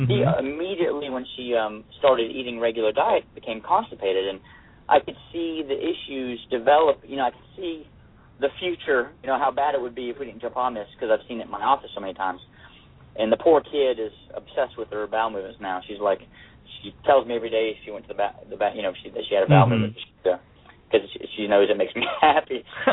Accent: Winston-Salem, North Carolina, United States; born there; I was born in Winston-Salem, North Carolina. I'm the child of Greek immigrants, and went to Duke University undergrad

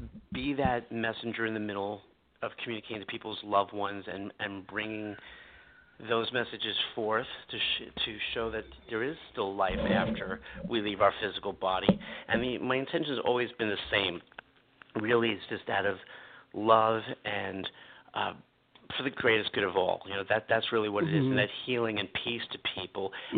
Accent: New York City, New York, United States; Actually, I grew up here in New York, where I live in New York City, and I grew up in an area called Brooklyn.

